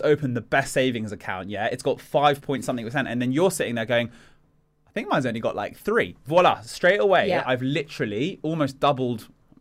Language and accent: English; United Kingdom; We're British. We hate opening up in these kind of things.